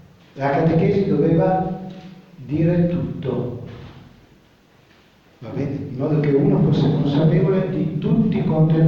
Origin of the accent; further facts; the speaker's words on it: Trivento, Molise, Italy; se ne vanno come i giovani della mia regione, io sono del Trivento